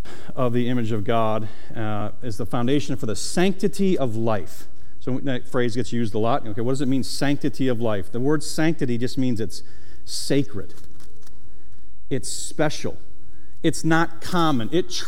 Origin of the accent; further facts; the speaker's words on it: Syracuse, New York, United States; I'm from Syracuse, New York.